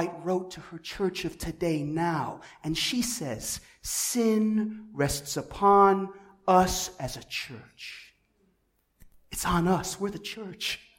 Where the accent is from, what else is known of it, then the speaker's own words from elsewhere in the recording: Chicago, Illinois, United States; But I'm from Chicago, one of the most diverse and racially segregated cities in America.